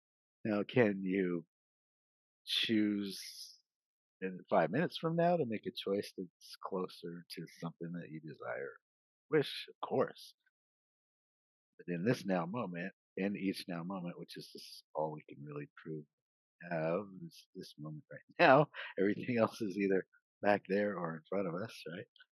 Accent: California, United States; now in Vermont, United States; born and raised in California. California, it's all makeup and clothes and hair.

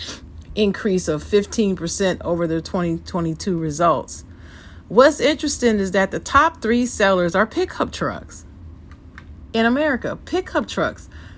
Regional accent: Ohio, United States; especially given where I'm raised, where I was born and raised in Ohio. Big GM state.

